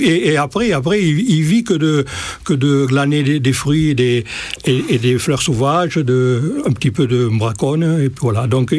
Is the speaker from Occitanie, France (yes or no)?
yes; Occitanie, France; parce que je suis natif de l'Aude.